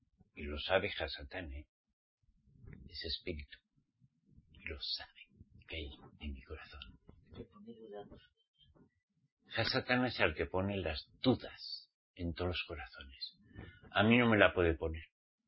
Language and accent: Spanish; Spain; Como soy español, pues allá España.